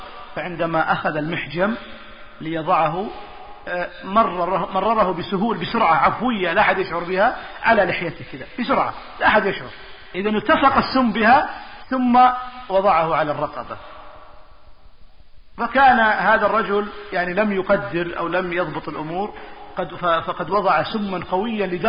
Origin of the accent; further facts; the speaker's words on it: Saudi Arabia; عندنا في السعودية وفي اليمن يرجعون إلى هذا